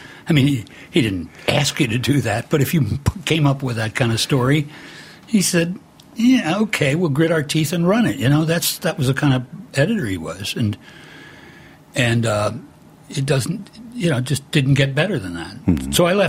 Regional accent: Midwest, United States; And I'm a Midwesterner. I'm still on the other side of the mountain, and culturally and every other way.

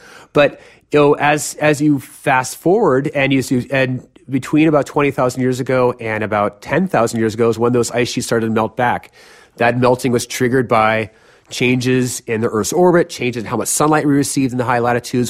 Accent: San Francisco, California, United States; Well, I grew up in San Francisco, California, and I went to a school in Ohio at Oberlin College.

